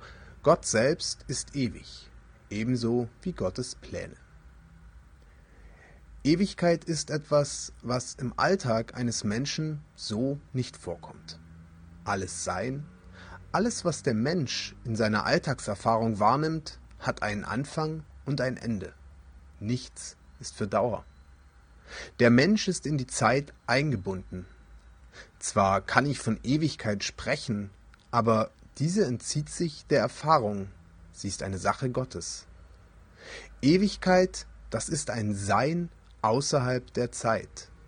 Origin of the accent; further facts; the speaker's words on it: Frankfurt, Hesse, Germany; ich komme aus Frankfurt, bin Dachdecker und Theologe.